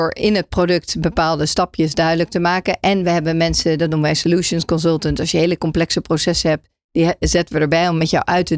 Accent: Netherlands; Ik las laatst trouwens dat wij als Nederlanders eigenlijk helemaal niet degene zijn die voorop lopen in het gebruik van LLM's en prompten.

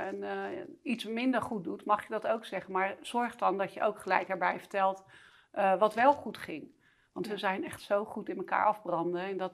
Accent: Rotterdam, South Holland, Netherlands; Want ik kwam uit Rotterdam Spangen.

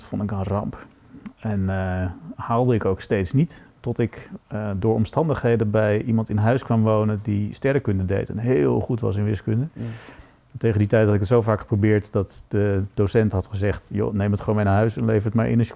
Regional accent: Amsterdam, North Holland, Netherlands; dat begon in Amsterdam, waar ik geboren ben en nog steeds woon.

